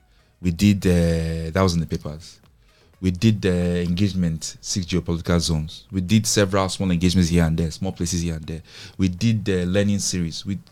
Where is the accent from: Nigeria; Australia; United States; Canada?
Nigeria; As Nigerian technologists, we should know who CPN is.